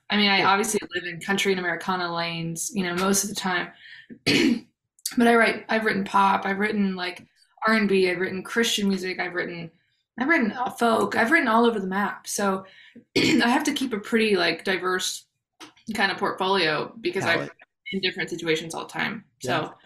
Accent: Texas, United States; So I grew up in West Texas, like in the middle of nowhere, literally. Like my hometown has 18 people in it.

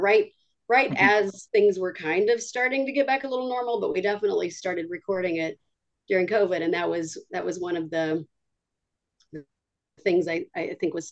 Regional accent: Texas, United States; I'm not going to attempt a French accent, I'm from Texas

